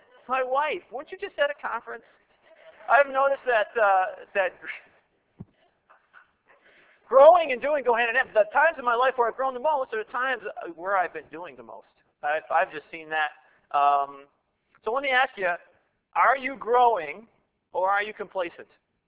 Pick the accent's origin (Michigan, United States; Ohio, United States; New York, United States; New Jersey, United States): New York, United States; Buffalo; I grew up in Buffalo, but I don't live here anymore.